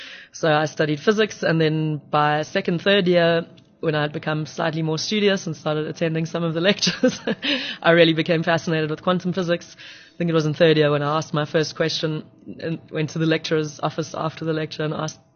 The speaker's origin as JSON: {"language": "English", "town": "Pietermaritzburg", "region": "KwaZulu-Natal", "country": "South Africa", "tie": "born or raised there", "also_born_or_lived": "Eastern Cape", "said": "Pietermaritzburg, actually, yes."}